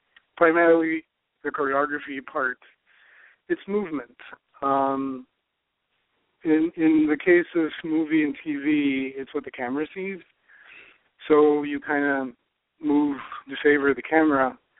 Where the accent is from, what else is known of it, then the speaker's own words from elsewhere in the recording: Philippines; born there; We're actually born in the Philippines, and we're mostly Filipino. We have Spanish and Chinese mix.